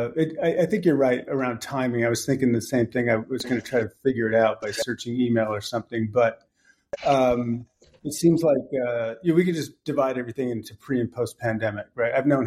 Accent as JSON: {"language": "English", "town": "Syracuse", "region": "New York", "country": "United States", "tie": "born or raised there", "said": "originally starting in my hometown in Syracuse, New York, for a couple of years, and then moved to New York City at the end of 98."}